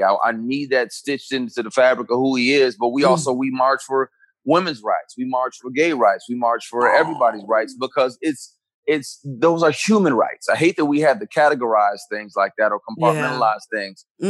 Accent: Flint, Michigan, United States; also born or lived in Detroit; Born in Detroit, grew up in Flint, Michigan, which is like a smaller, more country version of Detroit.

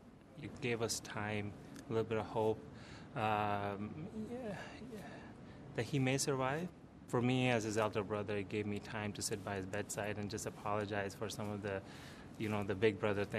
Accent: India; moved away; I grew up in India.

